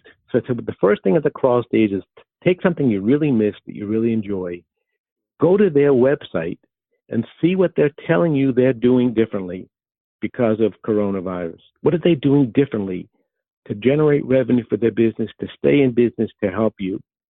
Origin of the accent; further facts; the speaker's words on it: Boston, Massachusetts, United States; accent: Boston; so ROR is very difficult for me to pronounce with my Boston accent.